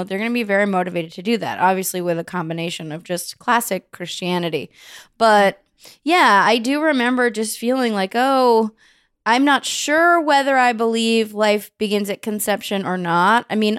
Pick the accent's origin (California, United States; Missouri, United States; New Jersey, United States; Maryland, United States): California, United States; So I was Baptist, but it's interesting because I grew up in the Bay Area.